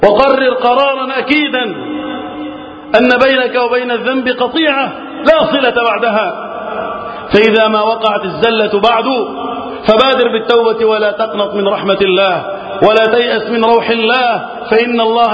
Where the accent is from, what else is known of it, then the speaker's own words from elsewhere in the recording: Egypt; اللهم احفظ بلدنا مصر وسائر بلاد المسلمين من الفتن